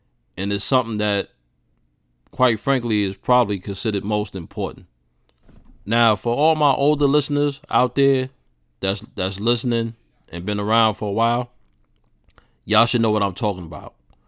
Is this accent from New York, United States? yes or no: yes; New York, United States; That's my hometown, New York.